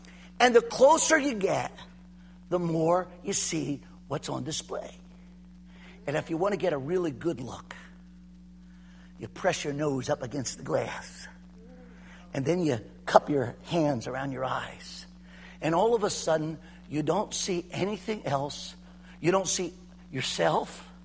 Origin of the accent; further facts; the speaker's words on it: Trenton, New Jersey, United States; Pastor Mike and I grew up in Trenton. Remember Staten Broad?